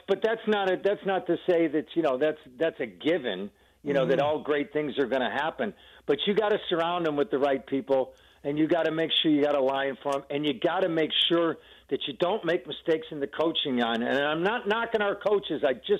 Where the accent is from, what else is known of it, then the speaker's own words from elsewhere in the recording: Buffalo, New York, United States; people say this a lot in Buffalo. I grew up in Buffalo.